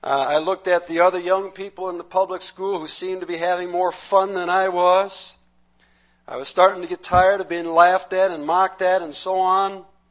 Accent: Orchard Park, New York, United States; In fact, I grew up in Orchard Park

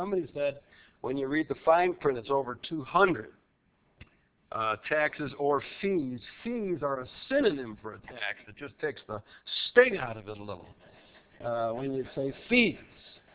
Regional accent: New York, United States; it's hard to be content as a New Yorker. We're always number one. And we've been number one just probably as long as I've been alive here, 51 years old, 48 of those years I've lived here in New York.

